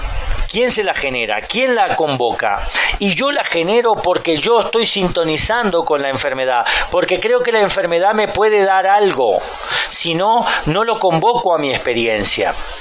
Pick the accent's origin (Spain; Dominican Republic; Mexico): Mexico; el país donde nací. Por eso las tradiciones tienen tanta fuerza, ¿no? Somos mexicanos